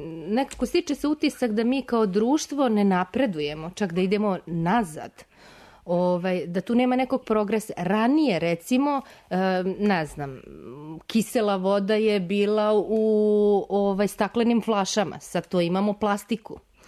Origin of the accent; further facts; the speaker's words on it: Serbia; ja sam inače rodom iz zapadne Srbije, ja kad pogledam moju Drinu, mene muka uhvati.